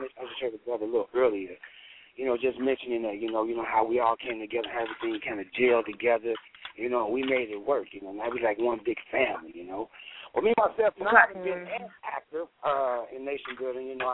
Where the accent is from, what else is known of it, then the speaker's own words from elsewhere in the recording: St. Louis, Missouri, United States; Well, first of all, you know, I'm from St. Louis.